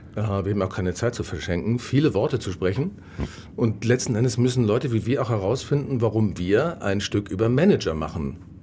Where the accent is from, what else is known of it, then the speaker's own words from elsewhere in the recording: Kiel, Schleswig-Holstein, Germany; ich komme aus Kiel